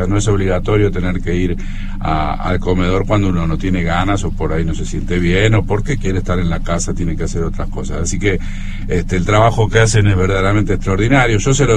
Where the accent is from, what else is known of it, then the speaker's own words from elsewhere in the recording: Argentina; donde todos somos argentinos y argentinas